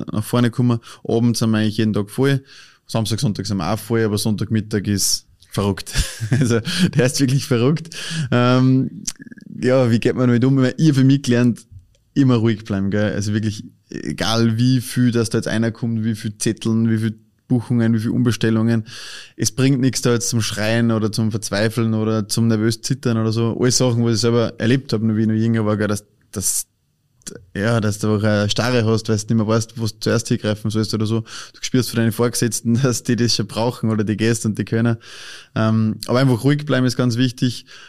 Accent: Austria; Und wie es jetzt bei uns in Österreich ist

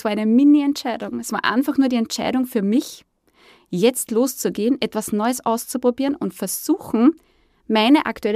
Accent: Lower Austria, Austria; ich komme aus Niederösterreich

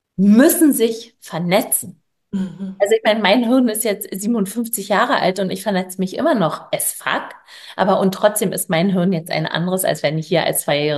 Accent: Berlin, Germany; ich komme aus Berlin

